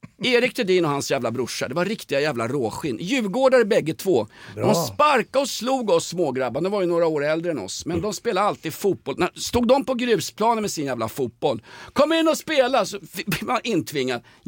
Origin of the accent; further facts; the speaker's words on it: Stockholm, Stockholm County, Sweden; När jag var liten spelade jag fotboll hemma i Nälsta. Jag bodde på Dalkärsleden.